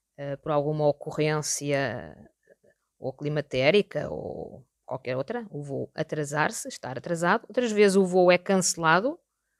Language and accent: Portuguese; Lisbon, Portugal; now in Almada, Portugal; sou professora de português, tenho 56 anos, sou natural de Lisboa, vivo em Almada e sou a mãe da Tatiana.